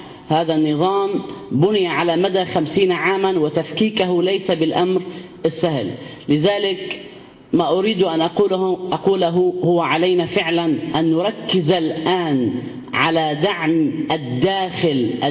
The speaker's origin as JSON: {"language": "Arabic", "country": "Syria", "said": "ينبغي أن نتناقش كسوريين حول مستقبل سوريا."}